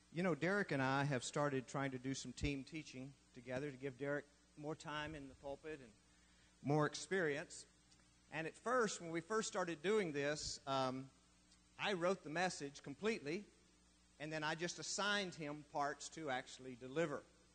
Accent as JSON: {"language": "English", "region": "Texas", "country": "United States", "said": "I am from West Texas. Every now and then it just sneaks out."}